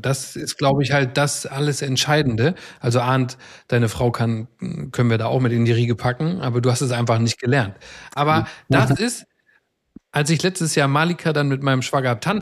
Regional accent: Minden, North Rhine-Westphalia, Germany; Da wird heute in Minden auch noch viel drüber gesprochen, da wo ich herkomme.

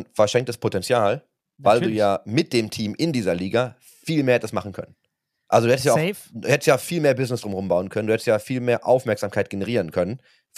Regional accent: Germany; Also als Deutscher, der immer meckert, muss ich ja sagen.

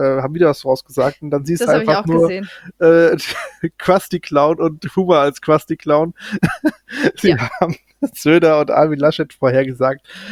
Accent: North Rhine-Westphalia, Germany; ich komme ja aus NRW

